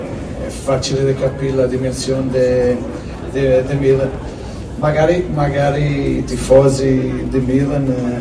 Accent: Portugal; Italian is a second language; now in Italy; io sono di Portogallo, ho lavorato in Ucraina, in Francia

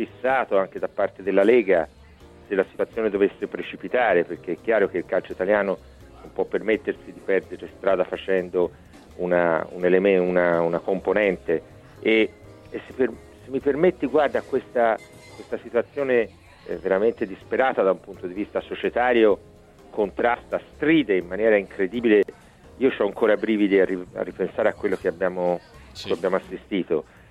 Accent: Florence, Tuscany, Italy; non perché sono di Firenze

